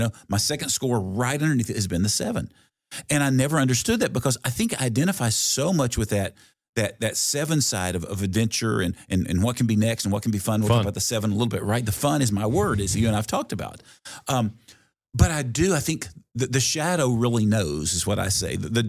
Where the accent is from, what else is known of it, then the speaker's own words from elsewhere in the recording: the South, United States; I grew up in the South. I grew up with some Southern aunts and grandma who were very much those.